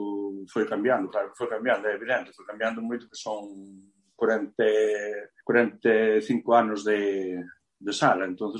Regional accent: A Pontenova, Galicia, Spain; eu son da Ponte Nova, que nos tirábamos xa máis hacia a Mariña, que máis hacia Lugo ou hacia a Chaira

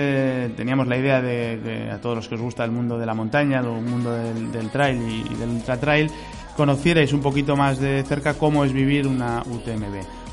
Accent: Bilbao, Basque Country, Spain; mira que somos de Bilbao

